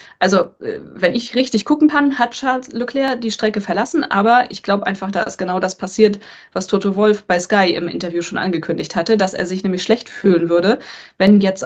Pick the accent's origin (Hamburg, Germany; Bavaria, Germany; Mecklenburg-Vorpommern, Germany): Mecklenburg-Vorpommern, Germany; Güstrow; mein Vater hat mich als kleines Mädel damals hier mit zum Speedway genommen in meiner Heimatstadt Güstrow